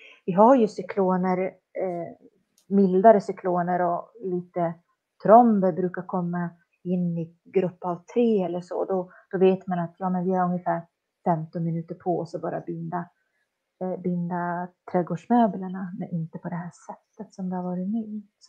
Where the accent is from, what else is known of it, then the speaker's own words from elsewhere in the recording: Lapland, Sweden; Jag är ju ändå från Lappland.